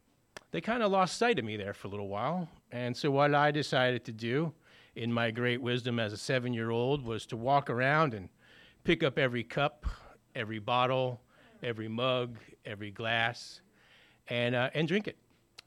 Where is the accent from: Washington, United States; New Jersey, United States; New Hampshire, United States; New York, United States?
New Jersey, United States; I'm not from around here. I'm from New Jersey.